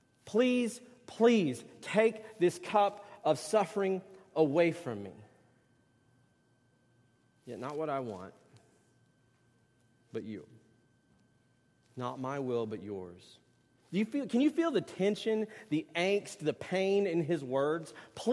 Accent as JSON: {"language": "English", "region": "Texas", "country": "United States", "said": "I know this one, because I'm from Texas."}